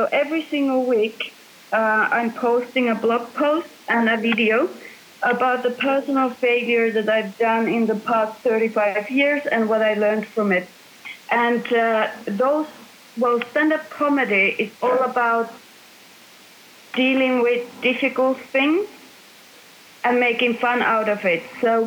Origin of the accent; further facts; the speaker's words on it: Finland; English is a second language; now in United Kingdom; I'm from Finland. I make fun out of British people as I'm here.